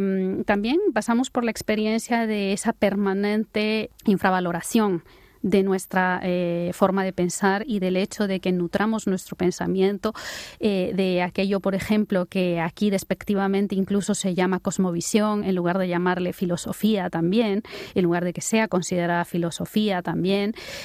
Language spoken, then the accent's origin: Spanish; Guatemala; las mujeres indígenas en mi país, en Guatemala